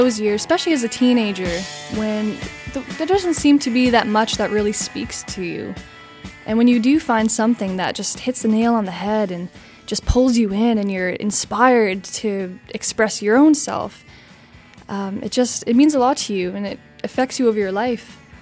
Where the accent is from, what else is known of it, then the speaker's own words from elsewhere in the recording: Prince Rupert, British Columbia, Canada; I'm from Prince Rupert, born and raised here